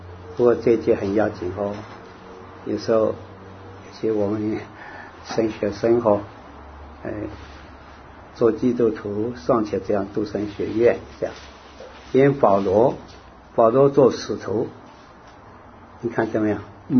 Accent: Hunan, China; moved away as an adult; now in Taiwan; 我当兵以后到了台湾，我是湖南的哦，到台湾哦

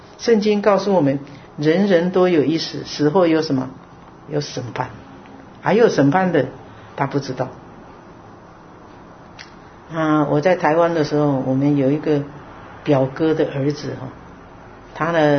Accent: China; 我们中国人就是一直要儿女哦啊，要读的成绩很好嘛

